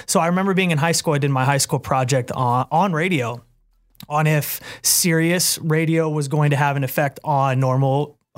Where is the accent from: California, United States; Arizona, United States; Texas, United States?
California, United States; I mean, I grew up in the Bay just loving